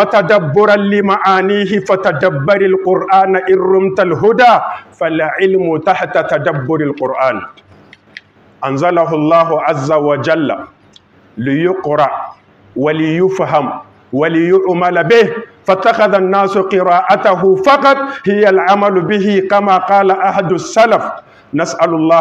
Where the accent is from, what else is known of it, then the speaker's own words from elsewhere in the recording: Niger; بلادنا النيجر